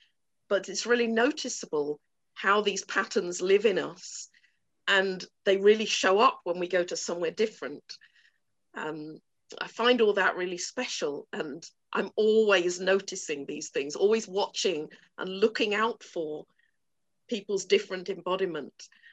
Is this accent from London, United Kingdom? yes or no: yes; London, United Kingdom; growing up in London, I would be on holiday in Trinidad